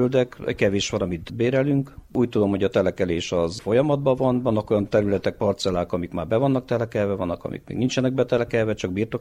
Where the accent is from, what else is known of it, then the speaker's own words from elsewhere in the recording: Ehed, Hungary; ehedi lakós, itt születtem, itt éltem le az életem nagy részét